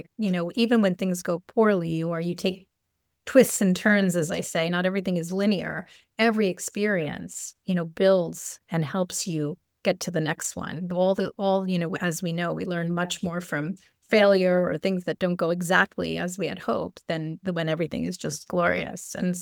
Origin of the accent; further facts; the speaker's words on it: New York, United States; also born or lived in Switzerland; I always say I grew up in New York, and unfortunately, as an American, you think New York is the United States and you think United States is the world.